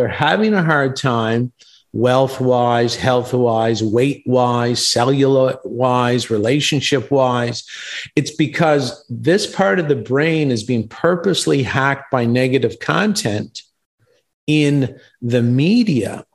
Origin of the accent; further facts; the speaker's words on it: Canada; And that's why in a lot of shows, and I'm Canadian